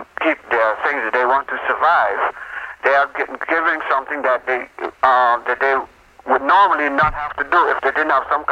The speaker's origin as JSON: {"language": "English", "country": "Ethiopia", "said": "Ethiopia."}